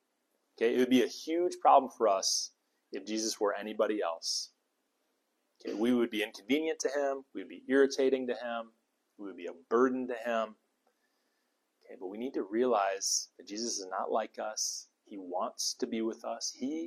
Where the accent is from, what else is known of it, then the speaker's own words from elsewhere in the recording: Eau Claire, Wisconsin, United States; which I say is new because I grew up in Eau Claire, and at one point it was new, but now it's like 15 years old.